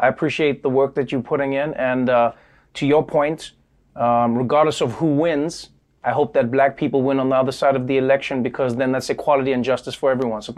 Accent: South Africa; I know maybe from my life growing up in South Africa

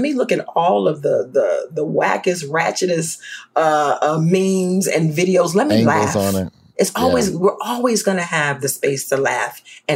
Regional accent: New Orleans, Louisiana, United States; So I grew up in New Orleans, and what you should know about New Orleans is that there's a long history of color-coded racial ideology, right?

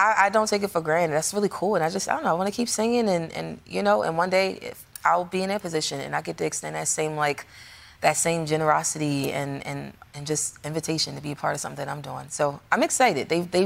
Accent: Maryland, United States; She's from Pennsylvania. I'm from Maryland. And so it was something about, like, not having a twang

